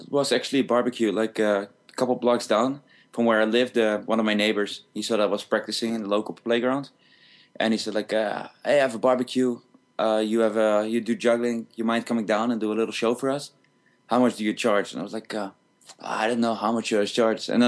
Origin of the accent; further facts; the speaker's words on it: Netherlands; now in Las Vegas, United States; Right now, I'm in Las Vegas in the United States, but I'm from the Netherlands.